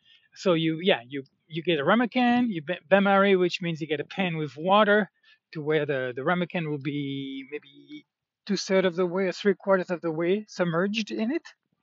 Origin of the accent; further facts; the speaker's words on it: France; it was never hiking in France outside of the Camino and outside of my, even in my hometown, I never did anything.